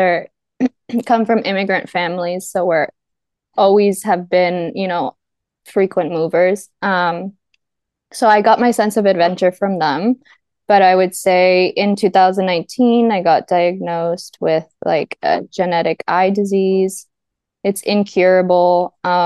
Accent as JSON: {"language": "English", "town": "Miami", "region": "Florida", "country": "United States", "lives_now": "Italy", "said": "I'm from Miami, Florida in the United States. And right now I'm living in Italy with my husband. I just moved here"}